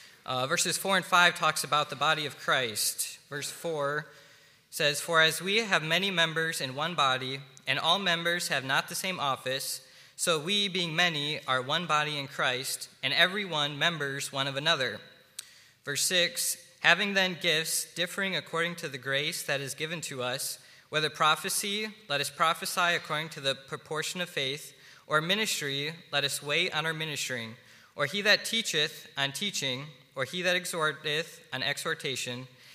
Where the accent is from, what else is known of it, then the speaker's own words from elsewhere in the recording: Wisconsin, United States; I grew up in Wisconsin.